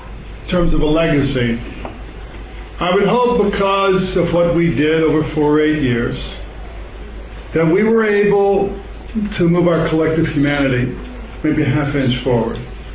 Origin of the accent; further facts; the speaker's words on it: Crystal City, Missouri, United States; we kicked off the fall part of this campaign in my hometown of Crystal City, Missouri.